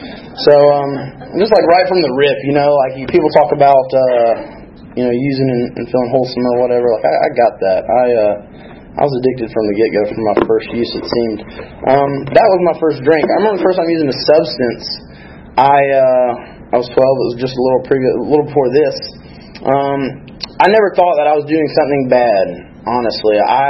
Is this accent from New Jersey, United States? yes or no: no; Georgia, United States; So, jumping into the story, let's see, I'm from North Georgia.